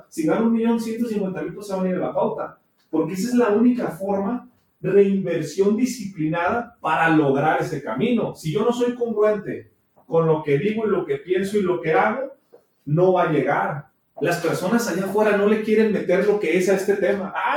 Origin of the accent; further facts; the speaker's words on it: Mexico; con la mentalidad que tenemos como mexicanos, ¿va?